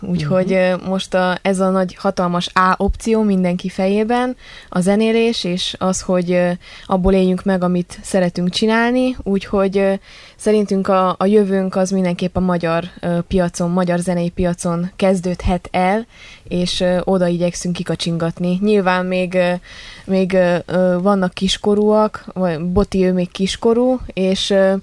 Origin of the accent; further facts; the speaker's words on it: Reghin, Mureș County, Romania; also born or lived in Transylvania; Szászrégenből származunk